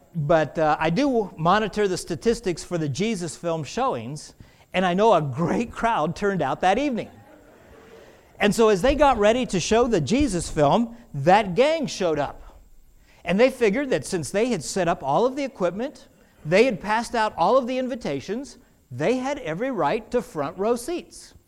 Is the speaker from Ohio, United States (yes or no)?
no; Boston, Massachusetts, United States; born there; The Boston Celtics, remember I was born in Boston, and the Miami Heat.